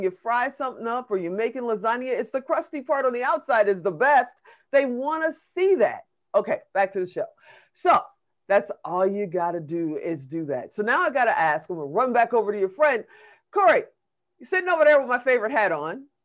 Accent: Chicago, Illinois, United States; And even when she was doing local Chicago, you know, I'm from Chicago.

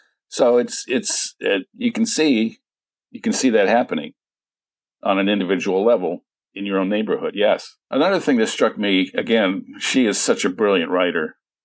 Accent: Midwest, United States; in my youth, I grew up in the Midwest in the 60s, and there was just a general air of benevolence and goodwill.

